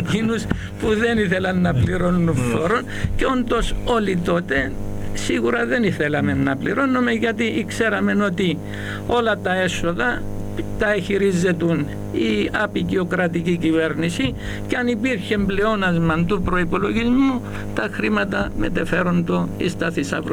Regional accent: Pachyammos, Nicosia District, Cyprus; now in Nicosia, Cyprus; επειδή εγώ ήμουν και από τον Παχίαμον, όπως σας ανέφερα, έφυγα την ημέρα που έκλεισαν τα γραφεία μεταξύ και ήρθα στη Λευκωσία.

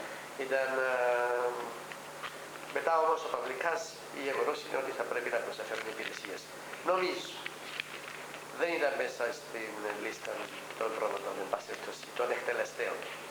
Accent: Agios Theodoros, Larnaca District, Cyprus; Θυμάμαι πήγαινα στο χωριό μου, στο Άγιο Θεόδωρο Λάρνακος.

